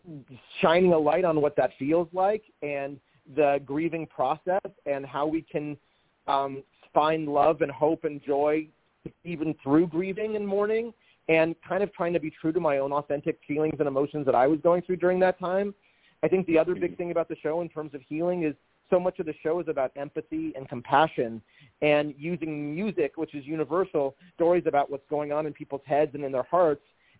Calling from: Los Angeles, California, United States; No, in Los Angeles.

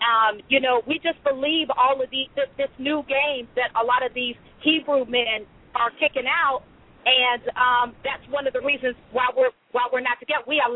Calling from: Atlanta, Georgia, United States; I'm calling from Atlanta.

